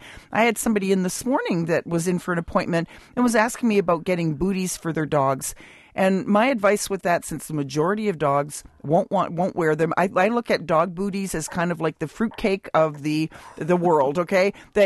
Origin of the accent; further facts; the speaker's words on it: Canada; moved away; it's been a long time since I've lived in Canada, but I'm a Canadian